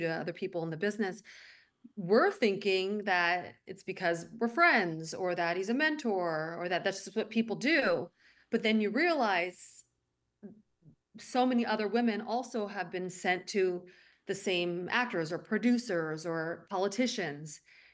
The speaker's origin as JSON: {"language": "English", "country": "Belgium", "tie": "born or raised there", "said": "I grew up in Belgium. Well, my high school years were in Belgium."}